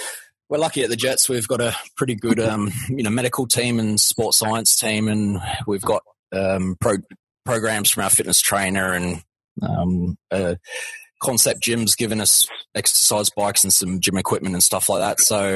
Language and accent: English; Gold Coast, Queensland, Australia; So growing up on the Gold Coast was an awesome childhood. Played plenty of sports, you know, beach surfing lifestyle, you know, it was pretty hard to beat.